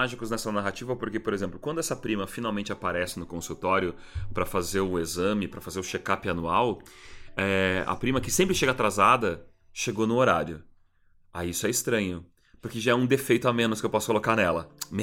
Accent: Curitiba, Paraná, Brazil; ela pode ser tão bonita quanto eu, que sou do Batel?

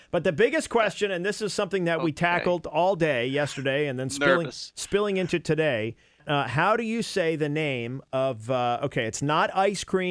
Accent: New England, United States; I grew up in New England and I said sherbet.

